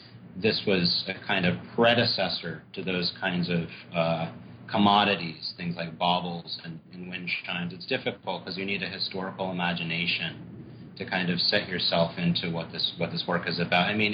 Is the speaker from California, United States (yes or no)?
no; New York, United States; also born or lived in Greenwich Village / Woodstock, New York; And I grew up in Greenwich Village and in Woodstock, New York